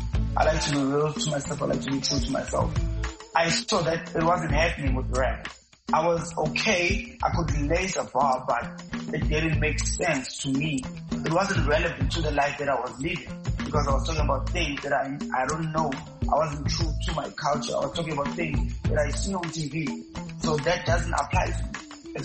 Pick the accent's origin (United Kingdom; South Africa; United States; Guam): South Africa; Ladysmith, KwaZulu-Natal; also born or lived in Ulundi; now in Johannesburg, South Africa; I'm actually in South Africa, Johannesburg. That's where I'm based. I'm from KZN, Olundi, and also I was raised in Ladysmith